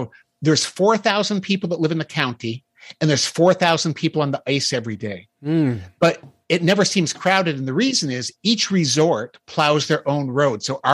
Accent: Massachusetts, United States; moved away as an adult; now in Ohio, United States; So I hadn't been ice fishing since I moved from Massachusetts to Ohio 25 years ago.

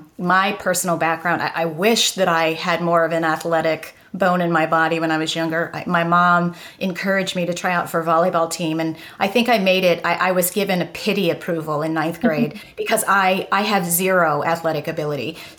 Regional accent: Chicago, Illinois, United States; accent: Chicago; now in Austin, United States; I just have that kind of like Chicago accent. I'm down in Austin, Texas right now, but people still say, I can tell you're from Chicago

